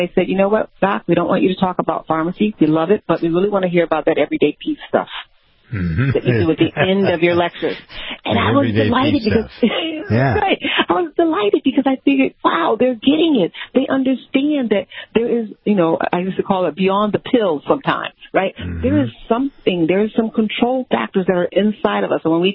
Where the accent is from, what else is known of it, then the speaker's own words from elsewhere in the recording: Chicago, Illinois, United States; dirty of me from the south side of Chicago.